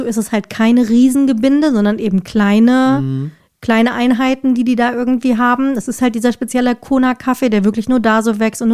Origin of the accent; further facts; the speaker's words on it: Germany; wir kommen halt aus Deutschland, für uns ist das ja alles irgendwie neu und cool